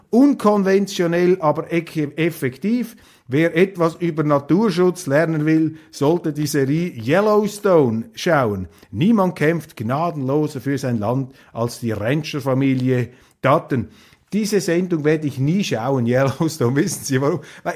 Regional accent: Switzerland; Darauf steuern wir zu und als Schweizer können wir diese Chance packen.

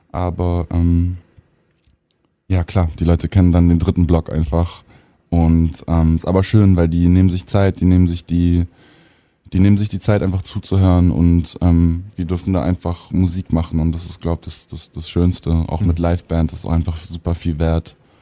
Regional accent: Stuttgart, Baden-Württemberg, Germany; born or raised there

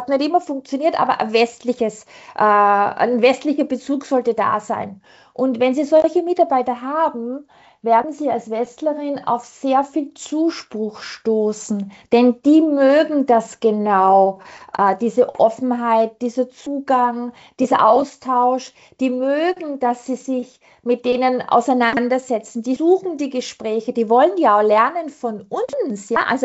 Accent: Austria; now in China; meine Werte habe ich da gekriegt, wo ich aufgewachsen bin, in Österreich. Heute fühle ich mich international, vielleicht auch ein bisschen asiatisch.

